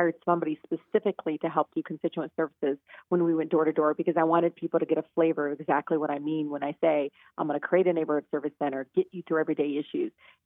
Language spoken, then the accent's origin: English; Detroit, Michigan, United States; I'm always going to be this woman of color. I grew up in Detroit. I know those challenges.